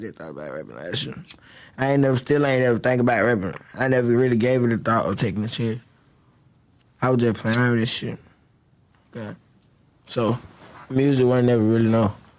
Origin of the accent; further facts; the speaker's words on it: Atlanta, Georgia, United States; So I grew up on a little bit. I grew up on Memorial for about a good 8 years of my life. And then I moved to another side of town.